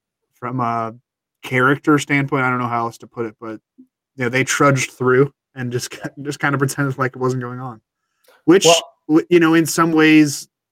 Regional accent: Arlington, Virginia, United States; Because I grew up in Arlington, Virginia until I was 10 years old, and then became a Rams fan, and then they left St. Louis.

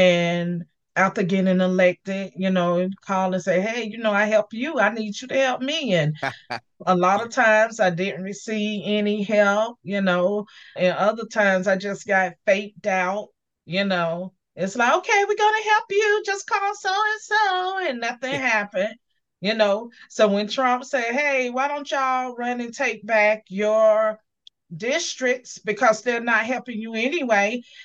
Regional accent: the Carolinas, United States; now in Miami, United States; Well, originally, I'm from the Carolinas. I moved to Miami many years ago, and I began following my heart, my passion.

